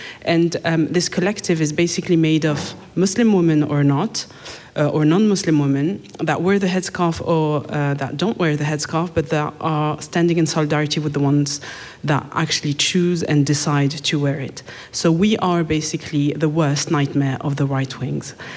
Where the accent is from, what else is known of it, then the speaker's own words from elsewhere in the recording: Romandy, Switzerland; also born or lived in Zurich; I come from the French side of Switzerland. Let's just say it's a completely different country, I would guess. I used to live in Zurich, but I've never seen this place. I don't speak German because I refuse to.